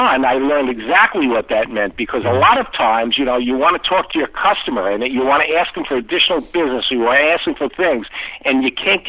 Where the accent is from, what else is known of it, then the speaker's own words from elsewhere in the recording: Brooklyn, New York, United States; I'm from Brooklyn, New York originally.